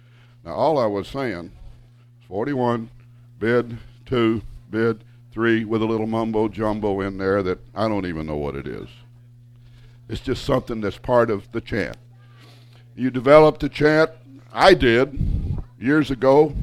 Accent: Kentucky, United States; now in Lake City, United States; I'm originally from Kentucky, now live in Lake City, Florida.

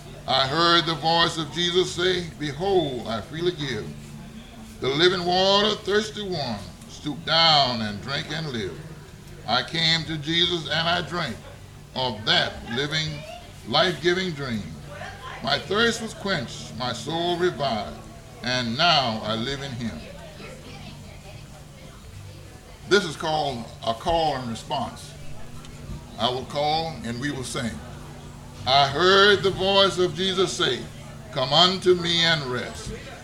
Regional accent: Georgia, United States; I'm from Georgia, and where I came from, we didn't have farms, because I live right near the Atlantic Ocean, and we did mostly seafood.

